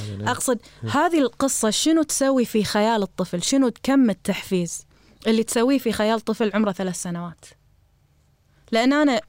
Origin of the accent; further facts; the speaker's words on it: Kuwait; بس إحنا عندنا بالكويت هو قاعديني من المدرسة، من المدرسة شبه أمي